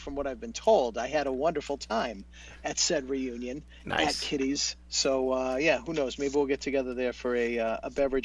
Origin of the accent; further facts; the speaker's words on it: Reading, Massachusetts, United States; But very funny because I grew up the next town over. I grew up in Reading, so yeah.